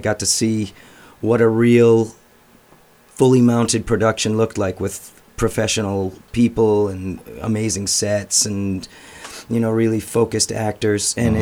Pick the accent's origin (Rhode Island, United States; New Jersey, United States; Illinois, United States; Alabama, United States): Rhode Island, United States; Cranston; I am originally from Cranston. I have traveled around the world and ended back up in Cranston because I missed Rhode Island.